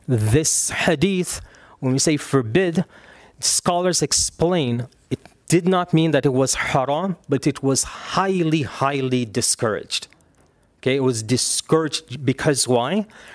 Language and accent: English; Canada; also born or lived in Saudi Arabia; And then you'll say, I'm from Canada, but I was born in Saudi.